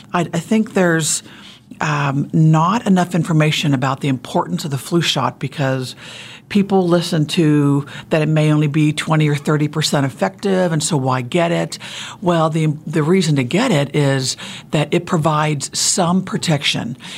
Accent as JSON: {"language": "English", "region": "Ohio", "country": "United States", "said": "Well, originally I'm from Ohio. Try to follow that one."}